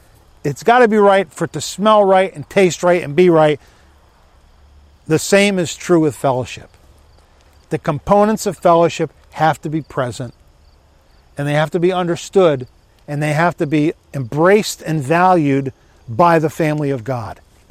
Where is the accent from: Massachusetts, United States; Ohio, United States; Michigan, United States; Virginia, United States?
Massachusetts, United States; Agawam; We had a priest when I was growing up in Agawam.